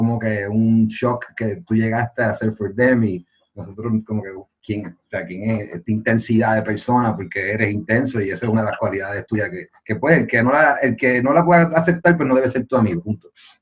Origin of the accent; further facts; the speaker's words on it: Puerto Rico; mi papá es español, soy mitad boricua, mitad español.